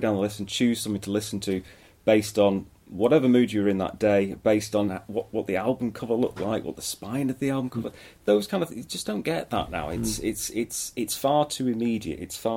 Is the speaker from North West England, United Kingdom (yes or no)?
yes; Northwich, North West England, United Kingdom; I'm from Cheshire, so it's not a million miles away. I grew up in a small town called Northwich, which is in the pretty much between Chester and Manchester.